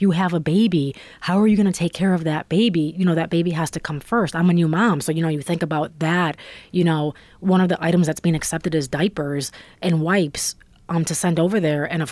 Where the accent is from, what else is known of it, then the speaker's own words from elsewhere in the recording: Avon, United States; I'm originally from Avon, so I know what it's like when you live in one of those towns and you don't have a large Hispanic population.